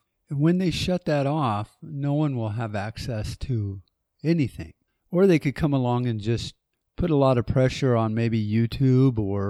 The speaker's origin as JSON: {"language": "English", "country": "United States", "said": "And as an American, I look at that and go, well, what can we really do about any of this stuff that's going on?"}